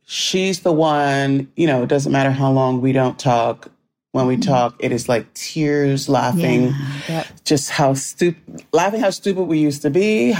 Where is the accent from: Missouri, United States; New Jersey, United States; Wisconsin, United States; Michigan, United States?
New Jersey, United States; Cliffwood Beach; also born or lived in Newark / Edison; I'm from Cliffwood Beach. I was born in Newark. I lived in Edison up until beginning of high school, and then we moved to Cliffwood Beach. So I went to Mattawan High School.